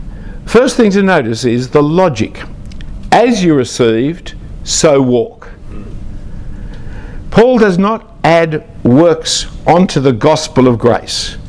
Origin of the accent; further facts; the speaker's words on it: Australia; formal kind of cultural Christianity that I grew up in Australia